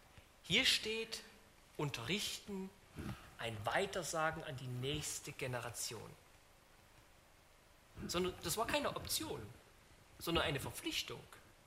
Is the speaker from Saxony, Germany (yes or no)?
yes; Saxony, Germany; now in Düsseldorf, Germany; ich bin in einer stark atheistischen geprägten Gegend aufgewachsen. Ich stamme aus Ostdeutschland, aus Sachsen, da bin ich aufgewachsen. Aber ich wohne jetzt in Düsseldorf oder Monheim am Rhein, also in Westdeutschland.